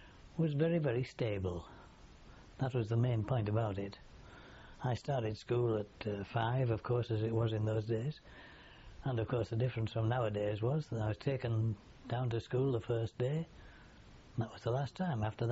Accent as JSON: {"language": "English", "town": "Norton", "country": "United Kingdom", "tie": "born there", "said": "I was born in Norton, the Mount. It's on Brown Jug Bank, leading into Norton itself."}